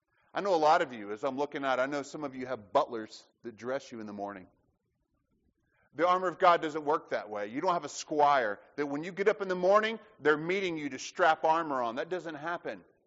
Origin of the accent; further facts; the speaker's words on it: Alabama, United States; Listen, I grew up in South Alabama. I mean, I grew up in the woods every day.